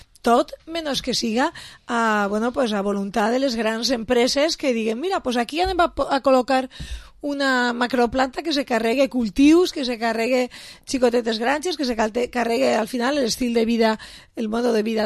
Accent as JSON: {"language": "Catalan", "town": "Betxí", "region": "Valencian Community", "country": "Spain", "said": "entre ells en Betxí, el meu poble"}